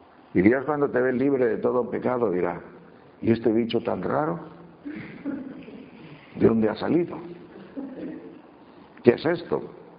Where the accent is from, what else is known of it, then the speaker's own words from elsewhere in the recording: León, Castile and León, Spain; yo soy de León, de tierra de vacas.